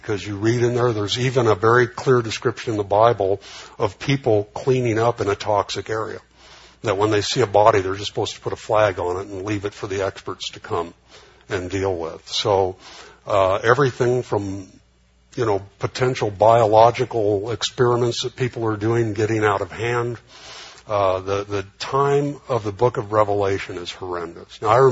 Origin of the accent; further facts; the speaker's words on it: California, United States; I grew up on World War II movies, you know, at the Garmar Theater on Whittier Boulevard.